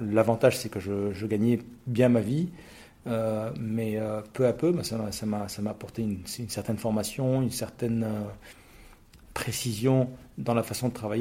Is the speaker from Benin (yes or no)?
no; Lebanon; now in France; Je suis né et j'ai grandi au Liban.